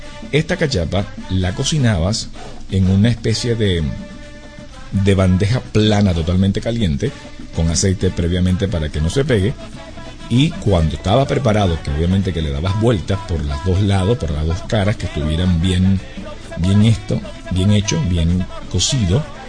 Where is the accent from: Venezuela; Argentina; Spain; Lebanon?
Venezuela; Pero es muy nuestro, es muy del venezolano.